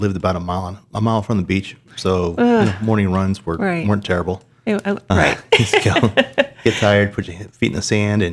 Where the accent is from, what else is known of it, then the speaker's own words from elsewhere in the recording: Leavenworth, Kansas, United States; I was actually born and raised in Leavenworth, Kansas. And I joined the Army at 18 years old.